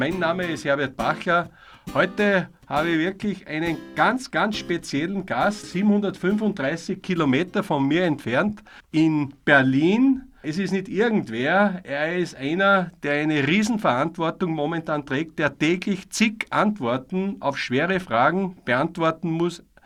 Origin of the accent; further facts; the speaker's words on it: Austria; Bei uns in Österreich war es sehr eher schon stärker.